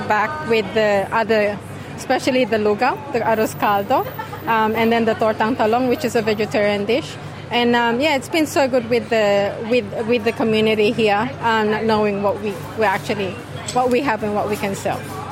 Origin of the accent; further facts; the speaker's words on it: Philippines; Because she's Vietnamese and I'm Filipino and my mom's got a bit of a Spanish background and Chinese.